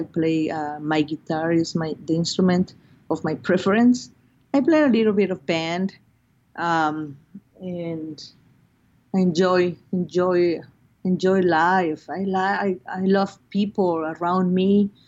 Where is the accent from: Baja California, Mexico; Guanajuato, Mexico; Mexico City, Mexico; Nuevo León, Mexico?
Mexico City, Mexico; born there; English is a second language; was I was born in Mexico City. I'm the first of four kids.